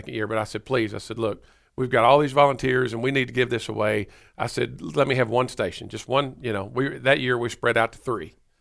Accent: Paducah, Kentucky, United States; now in Nashville, United States; Nashville area. Of course, Paducah, Kentucky.

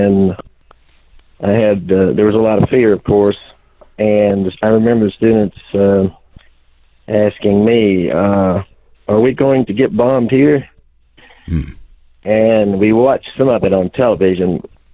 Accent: Tennessee, United States; I'm from Tennessee, and I had online, I had gotten a teaching job out west. I was living in Santa Fe, New Mexico.

